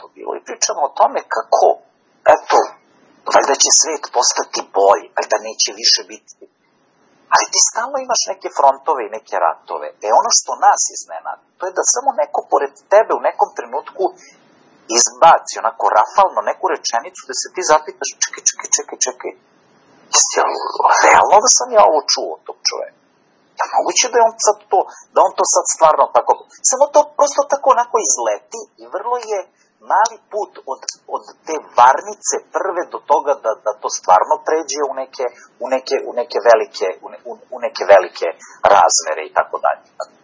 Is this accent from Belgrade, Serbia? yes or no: no; Kragujevac, Šumadija, Serbia; Eto, mi smo iz Kragujevca.